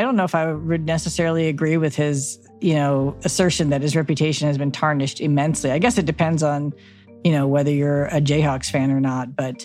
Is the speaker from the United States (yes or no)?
yes; Midwest, United States; In Kansas, like, I'm from the Midwest.